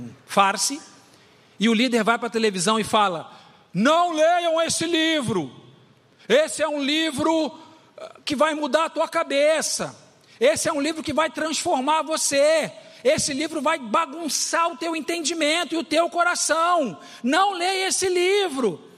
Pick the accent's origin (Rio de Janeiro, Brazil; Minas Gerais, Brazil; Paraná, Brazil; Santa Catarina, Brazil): Rio de Janeiro, Brazil; eu sou do Rio de Janeiro, minha vida inteira eu fui preparado para tal coisa, é fichinha